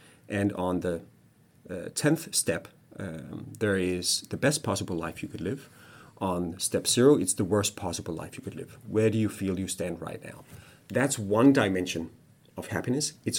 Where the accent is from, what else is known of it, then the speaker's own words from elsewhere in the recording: Haderslev, Southern Denmark, Denmark; moved away as an adult; now in Copenhagen, Denmark; I moved from Haderslev, in the southern part of Denmark to Copenhagen 20 years ago.